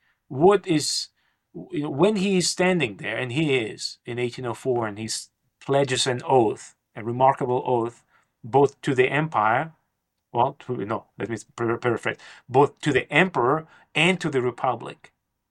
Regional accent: Tbilisi, Georgia; happens to be from my hometown, from Tbilisi.

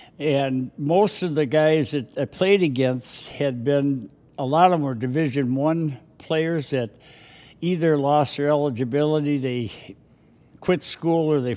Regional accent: Austin, Texas, United States; But I was born and raised in Austin. My dad was from Chicago, and he was a police officer in Austin.

